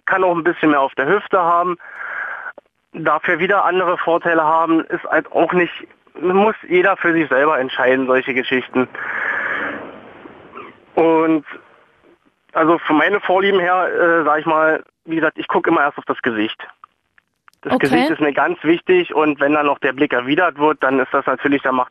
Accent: Saxony, Germany; Ich komme ja, wie gesagt, aus Sachsen und man hört vielleicht doch raus, dass ich jetzt nicht unbedingt so blöden Dialekt hab, ne?

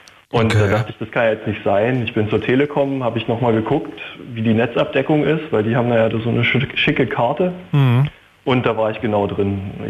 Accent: Cottbus, Brandenburg, Germany; Ja, ich komme aber aus Brandenburg, so ist nicht. Ich komme aus Cottbus.

